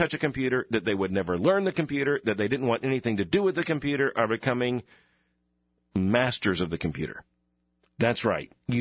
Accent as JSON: {"language": "English", "region": "Florida", "country": "United States", "tie": "born or raised there", "said": "Now, I grew up in South Florida."}